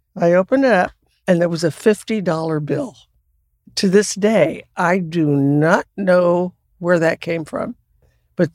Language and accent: English; Texas, United States; also born or lived in Arkansas